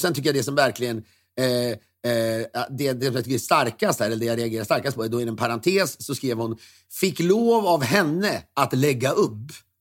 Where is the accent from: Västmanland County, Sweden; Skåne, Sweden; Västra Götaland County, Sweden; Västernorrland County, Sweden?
Västmanland County, Sweden; Köping; Jag växte upp i Köping.